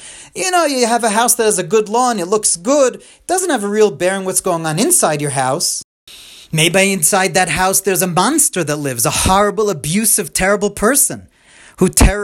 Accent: New York, United States; But, you know, I grew up in the Five Towns in Long Island, and lots of lawn, lots of beautiful grass.

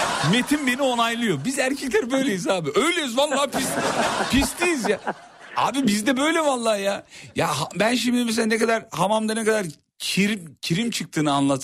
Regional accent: Kocaeli, Turkey; memleketimden aramış. Kocaeli'den.

